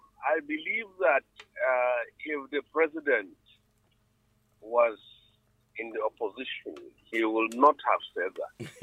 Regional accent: Kaduna, Kaduna State, Nigeria; I am from Kaduna State, inside Kaduna City. I was born in Kaduna. My parents were born in Kaduna. And I'm granting this interview to you from Kaduna.

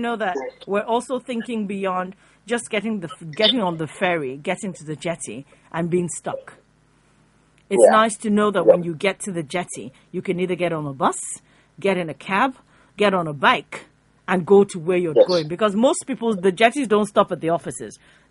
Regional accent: Kaduna, Kaduna State, Nigeria; because I grew up in the north. I was born and brought up in Kaduna, and we saw trees.

